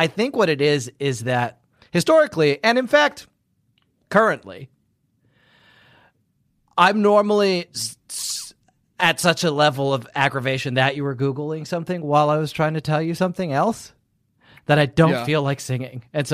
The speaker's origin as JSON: {"language": "English", "town": "Fletching", "region": "South East England", "country": "United Kingdom", "tie": "born or raised there", "also_born_or_lived": "Brighton", "said": "The town of Fletching, just outside of Uckfield, is where I grew up."}